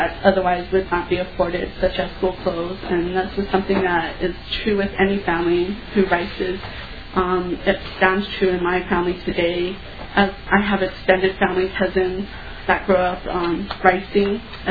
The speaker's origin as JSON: {"language": "English", "region": "New Mexico", "country": "United States", "tie": "born or raised there", "said": "I did not have the luxury of growing up here in Minnesota. I grew up in New Mexico. But my family traveled back every year and to visit our family at White Earth."}